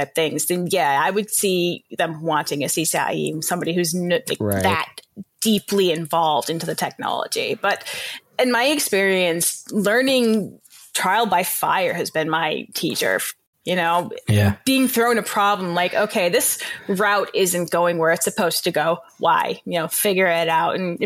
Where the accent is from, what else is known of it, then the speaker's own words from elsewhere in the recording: Massachusetts, United States; now in Connecticut, United States; I'm Massachusetts native, born and raised in Western Mass, Berkshire County.